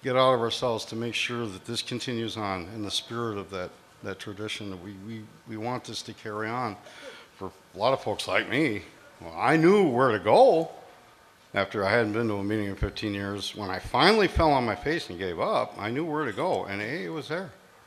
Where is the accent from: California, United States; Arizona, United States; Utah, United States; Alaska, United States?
Alaska, United States; Fairbanks; I'm Alaskan alcoholic from Fairbanks